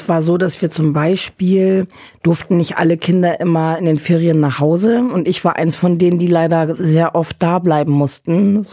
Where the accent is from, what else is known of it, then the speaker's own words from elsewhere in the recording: Northern Germany, Germany; Ja, und dann bin ich in Norddeutschland aufgewachsen.